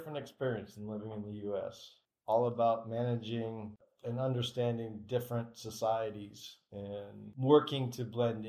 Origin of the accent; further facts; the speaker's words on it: Grosse Pointe, Michigan, United States; I grew up in Grosse Pointe, Michigan.